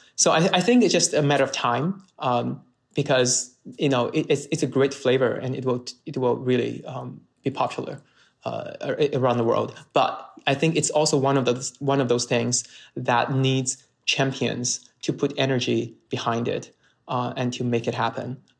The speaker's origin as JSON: {"language": "English", "region": "Sichuan", "country": "China", "second_language": "English", "lives_now": "Beijing, China", "said": "I went to college in Beijing, and I moved to Beijing, and I'm from Sichuan."}